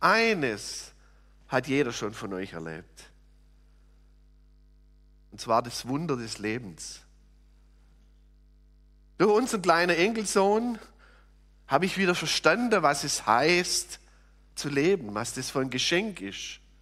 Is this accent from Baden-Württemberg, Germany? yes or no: yes; Kuchen, Baden-Württemberg, Germany; wir kommen beide aus Kuchen. Ich bin dort in der Evangelischen Landeskirche